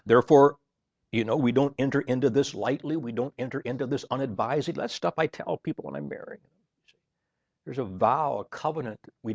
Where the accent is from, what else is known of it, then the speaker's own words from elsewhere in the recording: Michigan, United States; I was born and raised in Michigan, and Sandra was born and raised in Florida.